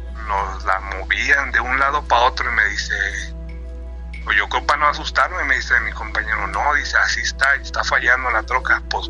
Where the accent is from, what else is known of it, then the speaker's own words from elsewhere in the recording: Nayarit, Mexico; de allá de Nayarit, de donde soy